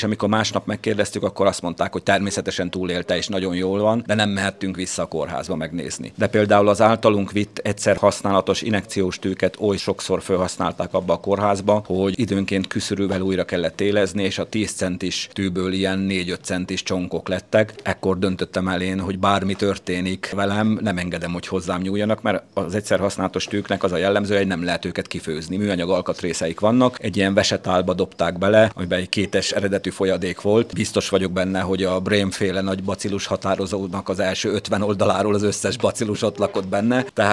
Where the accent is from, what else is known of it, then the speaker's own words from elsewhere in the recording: Romania; Romániájában nőttem föl, tehát meg akartam nézni azt, hogy milyen országban élnék most is, hogyha nem lett volna itt a változás.